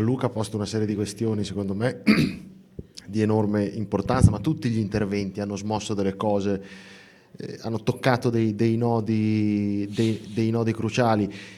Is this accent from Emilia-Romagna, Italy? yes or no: yes; Bologna, Emilia-Romagna, Italy; io vengo dal quartiere del Lungoreno, quindi delle baracche